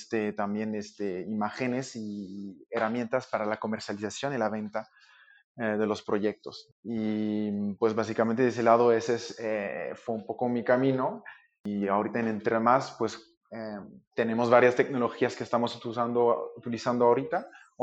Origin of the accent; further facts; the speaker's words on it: Quebec, Canada; Spanish is a second language; moved away as an adult; now in Mexico; se puede escuchar un poco con mi acento, pues yo soy de Canadá, la parte francesa, entonces ahí donde empecé mis estudios en arquitectura